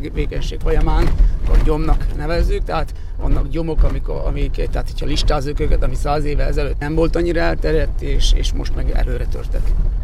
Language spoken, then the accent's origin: Hungarian; Trnava Region, Slovakia; tehát én igazi archaikus csallóközi ember vagyok, nagyon szeretem ezt a vidéket, el nem mennék semmi pénzért innen